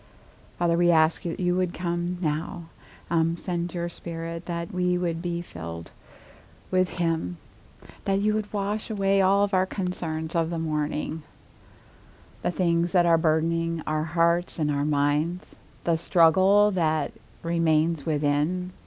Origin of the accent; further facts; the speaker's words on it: Cleveland, Ohio, United States; also born or lived in Chicago; I think about when I was young, and I was 8 probably, and we moved from Chicago to Cleveland.